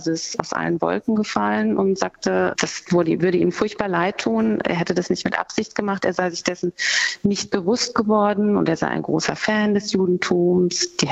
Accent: Germany; Also so aus meiner deutschen Perspektive und aufgewachsen in Deutschland

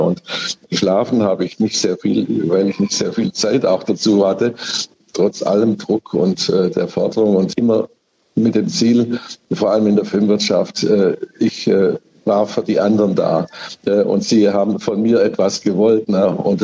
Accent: Munich, Bavaria, Germany; also born or lived in Tegernsee; Mein Vater hatte meine Mutter und mich ausgelagert aus München. Klar, im Frühjahr 1943 waren schon die großen Bombenangriffe auf München und es war ihm zu gefährlich. Und deswegen 4 Tage Tegernsee zur Entbindung

